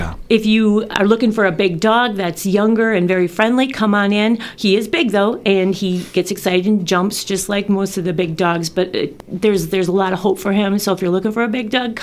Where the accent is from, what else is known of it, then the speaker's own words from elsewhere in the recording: Stevens Point, Wisconsin, United States; I'm from Stevens Point.